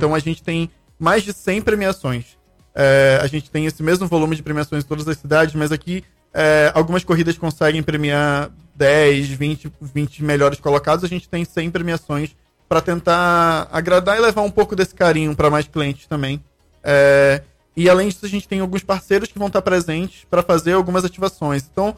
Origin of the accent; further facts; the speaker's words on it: Manaus, Amazonas, Brazil; Eu vim de Manaus.